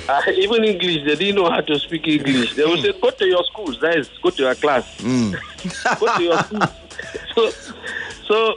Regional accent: Ogoja, Cross River, Nigeria; I grew up in somewhere in Cross River, from Ogoja area, you know.

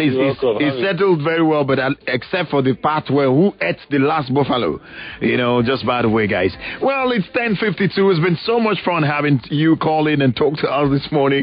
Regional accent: Ikorodu, Lagos, Nigeria; from Ikorodu.

